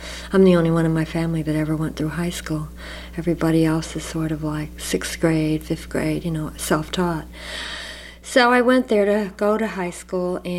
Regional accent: Pennsylvania, United States; A lot of times I would visit a friend in town who had a radio in this little town I grew up in Pennsylvania

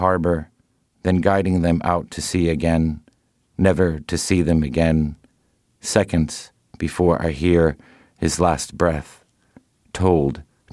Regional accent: Miami, Florida, United States; I mean, you got to understand the landscape of growing up in Miami, these huge, like, ships that we used to watch at, you know, going off into the Caribbean on sunset.

